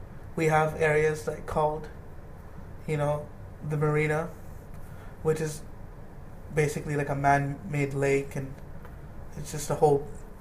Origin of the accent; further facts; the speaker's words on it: Toronto, Ontario, Canada; But it was growing up in Toronto that helped me